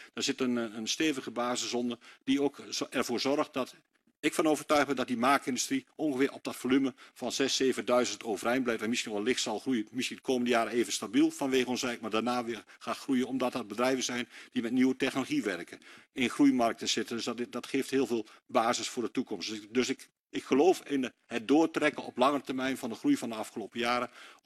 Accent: Gelderland, Netherlands; Daar zijn we als Achterhoekers ook.

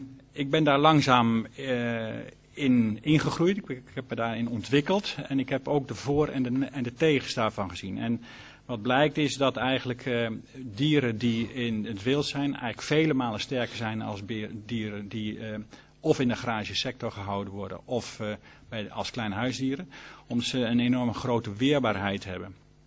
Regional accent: Arnhem, Gelderland, Netherlands; Ik kom uit de streek van Arnhem

